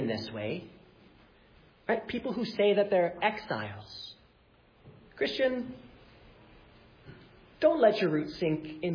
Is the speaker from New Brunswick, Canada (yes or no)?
no; Winnipeg, Manitoba, Canada; So I'm from Winnipeg, and there's big mosquitoes everywhere in Manitoba.